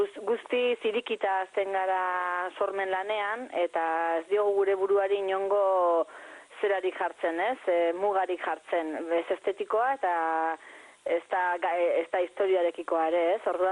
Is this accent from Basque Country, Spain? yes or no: yes; Errenteria, Basque Country, Spain; gero ja poliki poliki ere lortu dugu gure herrian oreretan bertako antzokiak ere ba lekua uztea